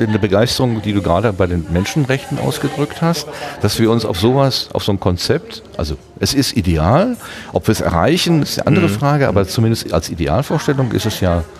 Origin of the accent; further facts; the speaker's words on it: West Germany, Germany; ich bin nach dem Zweiten Weltkrieg aufgewachsen, ich bin im Westen Deutschlands aufgewachsen